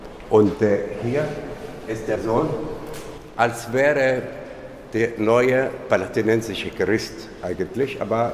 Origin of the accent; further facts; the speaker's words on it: Haifa, Haifa District, Israel; Also ich bin ja Palästinenser, aber ich gehöre dem Staat Israel. Meine Heimat ist Haifa in Israel.